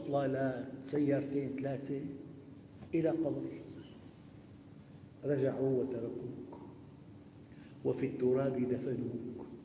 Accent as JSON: {"language": "Arabic", "town": "Damascus", "region": "Damascus Governorate", "country": "Syria", "said": "عندنا بالشام في باليوم شي 50 نعوة تقريبا"}